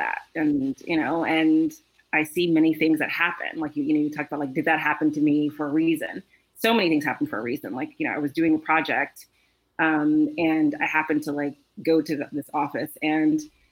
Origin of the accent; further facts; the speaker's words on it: Houston, Texas, United States; now in Los Angeles, United States; me and Sean, we met and we're both from Houston. So we met in Houston. And, you know, we came to LA years and years ago.